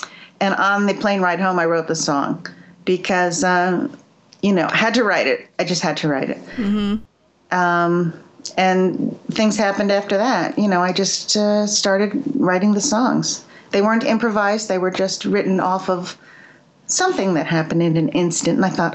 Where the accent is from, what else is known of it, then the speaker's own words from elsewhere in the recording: New Jersey, United States; I know, and I have my girlfriends that I grew up with in New Jersey listen to it and they start crying.